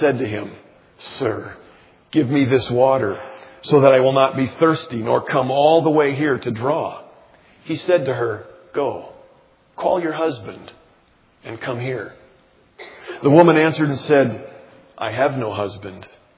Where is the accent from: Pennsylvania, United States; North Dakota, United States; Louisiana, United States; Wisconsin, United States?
North Dakota, United States; Jamestown; Most of you know that I grew up in Jamestown, North Dakota. That's my hometown.